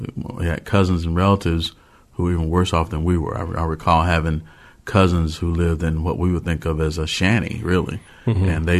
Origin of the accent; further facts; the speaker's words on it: Alabama, United States; I grew up in Perry County on Highway 29 out in the sticks, as they say.